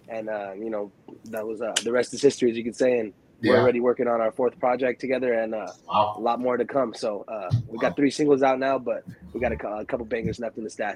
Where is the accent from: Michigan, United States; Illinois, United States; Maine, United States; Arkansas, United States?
Michigan, United States; Chelsea; also born or lived in Ypsilanti; Well, I was born in Michigan, Ypsilanti, Michigan, a small town out there.